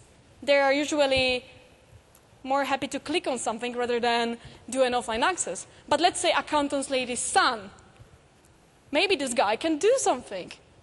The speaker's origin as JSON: {"language": "English", "country": "Poland", "said": "did I mention that I'm from Poland?"}